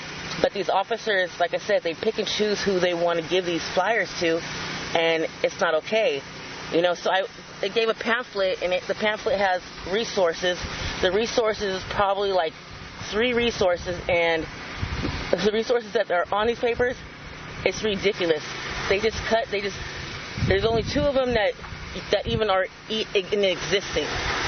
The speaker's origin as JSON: {"language": "English", "town": "Watsonville", "region": "California", "country": "United States", "said": "I'm from Watsonville."}